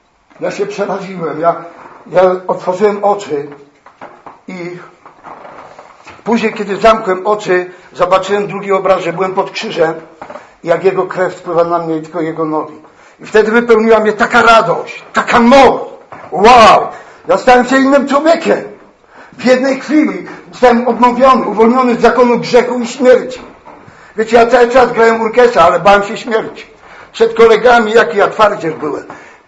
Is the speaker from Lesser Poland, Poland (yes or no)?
yes; Oświęcim, Lesser Poland, Poland; a ja pochodzę z Oświęcimia.